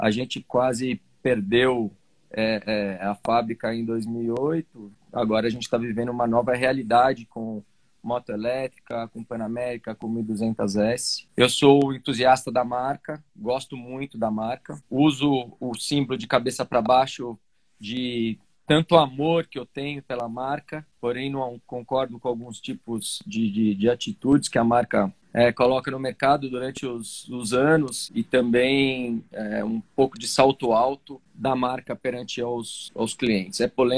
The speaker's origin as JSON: {"language": "Portuguese", "town": "Três Pontas", "region": "Minas Gerais", "country": "Brazil", "tie": "born there", "said": "lá em Três Pontas, lá em Minas, onde eu nasci"}